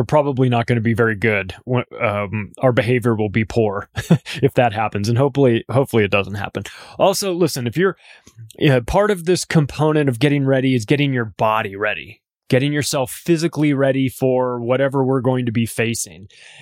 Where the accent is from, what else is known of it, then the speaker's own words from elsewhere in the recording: United States; I wish I were wrong about this, because I'm an American. I want America to do well.